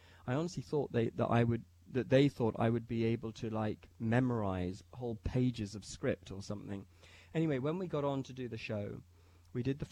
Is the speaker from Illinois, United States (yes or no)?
yes; Chicago, Illinois, United States; The accent is, I'm not English. I come from Chicago. I find it quite hard to keep up the English accent for longer than an hour or so.